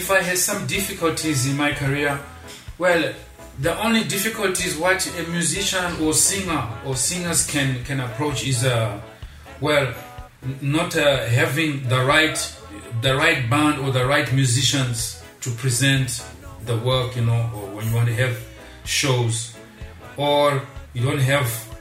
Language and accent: English; Zimbabwe; I come from Zimbabwe.